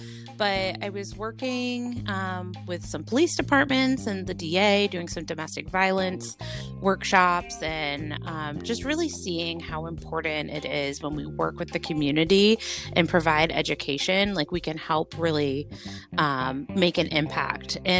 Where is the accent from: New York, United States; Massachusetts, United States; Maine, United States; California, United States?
Maine, United States; moved away as an adult; So like I was mentioning, I'm originally from Maine and was there for my first 18 years and then went to undergrad in Virginia.